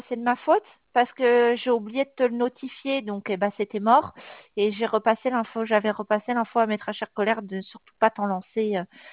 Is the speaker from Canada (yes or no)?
no; Brittany, France; Ouais, mais bon, ouais, on est des Bretons, mais bon, pas tous bigoudins.